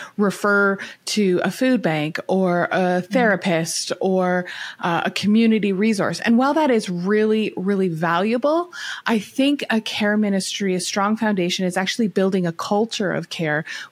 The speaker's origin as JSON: {"language": "English", "country": "Canada", "accent": "Canadian", "said": "you might hear my accent. I am Canadian."}